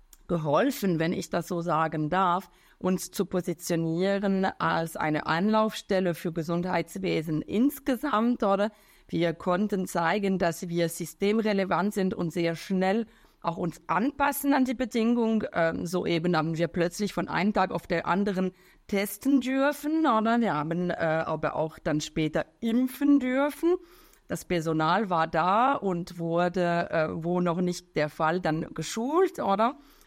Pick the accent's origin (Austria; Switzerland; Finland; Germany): Switzerland; Romandy; Ich komme ursprünglich aus der Westschweiz